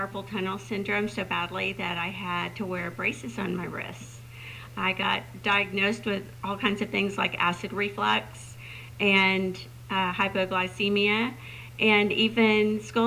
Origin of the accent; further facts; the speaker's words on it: Texas, United States; And I grew up in Texas. I'm a Texas girl.